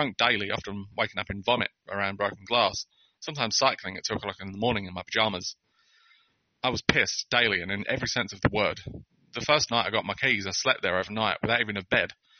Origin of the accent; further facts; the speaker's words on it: England, United Kingdom; I'm in England now. I've just teleported to my home country.